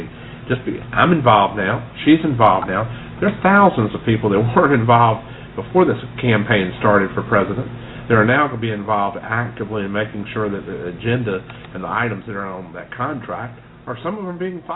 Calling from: South Carolina, United States; I'm calling from South Carolina.

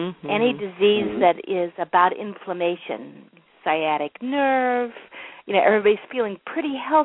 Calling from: St. Paul, Minnesota, United States; speaking to you from St. Paul, Minnesota tonight.

